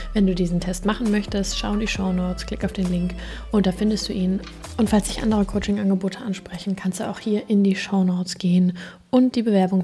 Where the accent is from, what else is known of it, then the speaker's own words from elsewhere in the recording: Northern Germany, Germany; Ich bin eine Norddeutsche und habe sehr, sehr, sehr viel Zeit in meinem Leben am Meer verbracht.